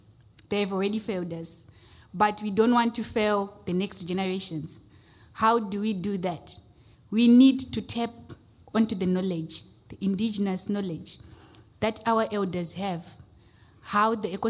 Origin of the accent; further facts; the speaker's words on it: Zimbabwe; I'm from Zimbabwe.